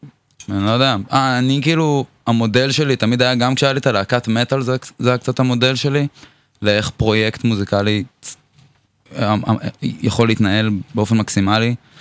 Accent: Beit Jann, Northern District, Israel; also born or lived in Eilat; וההורים שלי מכפר בית ג'אן, ואני נולדתי באלת, בזמן שאבא שלי עבד בחייבר, בקקל, והוא התאהב באזור ונשאר שם, ואני נולדתי כשהוא היה שם. עשיתי שם את הגן, ואז עברתי לכפר לעשות שם יסודי, ללמוד ערבית

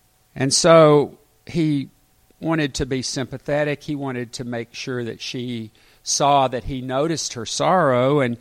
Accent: Little Rock, Arkansas, United States; I grew up in Little Rock, and Little Rock is no longer the place that I knew.

